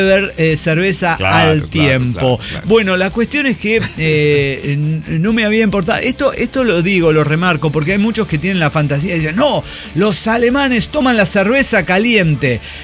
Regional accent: Monterrey, Nuevo León, Mexico; Bueno, yo que vengo de Monterrey, pero para mí la nieve era el helado que comprábamos

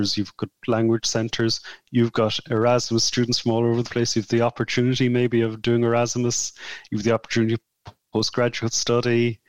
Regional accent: Clondalkin, Leinster, Ireland; but I'm from Clondalk and I'm not a native speaker of Irish

